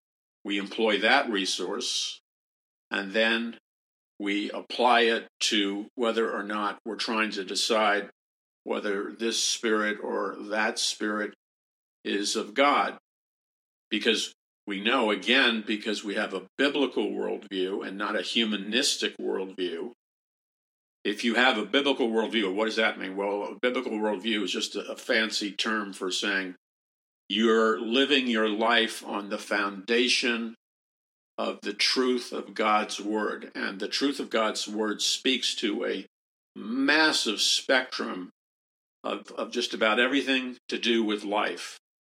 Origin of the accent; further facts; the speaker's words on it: New York City, New York, United States; And I don't know very much about cows because I grew up in New York City.